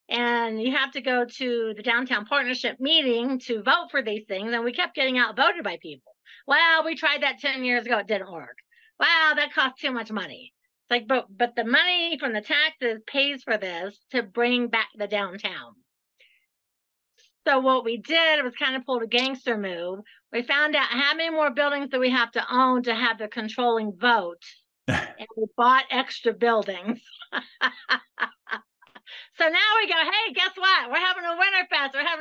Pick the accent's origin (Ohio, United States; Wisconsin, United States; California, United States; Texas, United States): Ohio, United States; So I'm from Ohio, or he's from Iowa, and we're both in real estate.